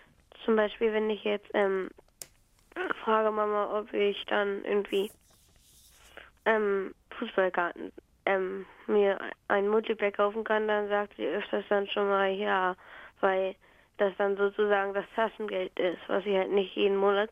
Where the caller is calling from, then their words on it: Hamburg, Germany; Aus Hamburg.